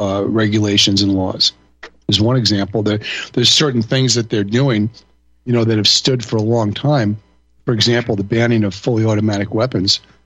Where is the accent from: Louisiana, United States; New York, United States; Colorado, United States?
New York, United States; I grew up in New York and I've seen, you know, many, many large groups of people that are not well behaved.